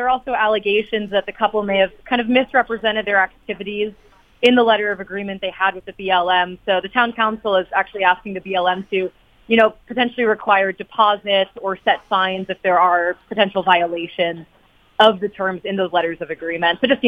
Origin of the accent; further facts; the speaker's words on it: New Orleans, Louisiana, United States; now in Moab, United States; I moved from New Orleans, Louisiana.